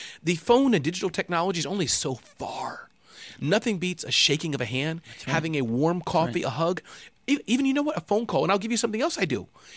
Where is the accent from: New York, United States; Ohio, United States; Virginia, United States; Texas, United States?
New York, United States; Brooklyn; I grew up in Brooklyn.